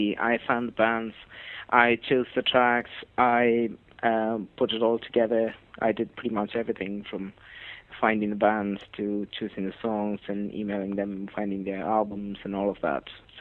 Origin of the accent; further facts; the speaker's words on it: India; now in Singapore; me, and I'm Indian.